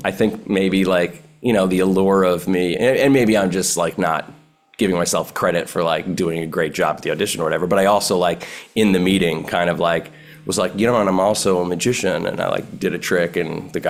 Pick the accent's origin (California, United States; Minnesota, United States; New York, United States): New York, United States; Long Island; I grew up on Long Island, and I was a performing magician, like, all through my early teens